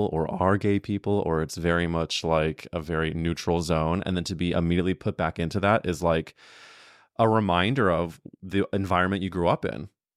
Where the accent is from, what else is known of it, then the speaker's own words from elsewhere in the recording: Midwest, United States; And yeah, huge, especially I'm also from the Midwest, and it's there was only so much you had, and I'm grateful to them.